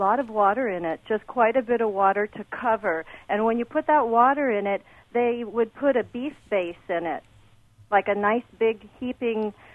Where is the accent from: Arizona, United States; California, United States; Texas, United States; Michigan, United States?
California, United States; San Diego; I grew up in San Diego.